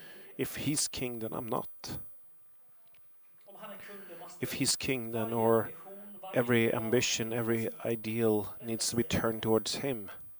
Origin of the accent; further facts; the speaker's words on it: United Kingdom; I grew up in the Great Britain